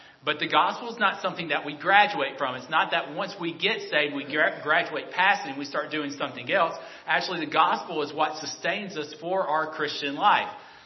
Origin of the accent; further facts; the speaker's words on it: Alabama, United States; I'm from Alabama, if you can't tell by my accent.